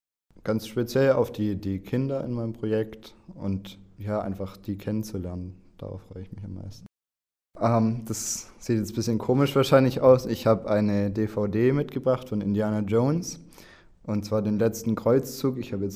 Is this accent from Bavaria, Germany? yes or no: no; Baden-Württemberg, Germany; Ich komme aus Walderstadt in der Nähe von Stuttgart, wie man vielleicht hören kann.